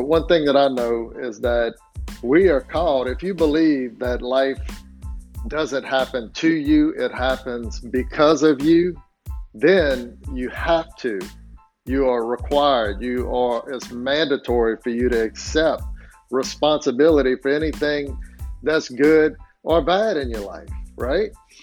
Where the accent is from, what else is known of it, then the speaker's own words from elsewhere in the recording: Louisiana, United States; I'm from Louisiana, so I'm apologize. I don't always use the best grammar